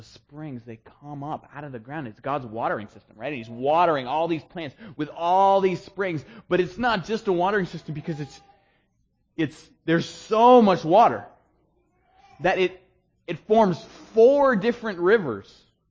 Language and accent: English; Maine, United States; Now, you guys, I'm from Maine. There's springs in Maine.